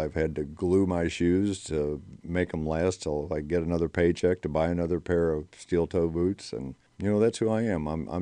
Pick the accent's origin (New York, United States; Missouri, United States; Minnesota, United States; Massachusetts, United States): Missouri, United States; Ste. Genevieve; I'm from St. Genevieve. Lived in St. Genevieve probably for about the last 40 years now.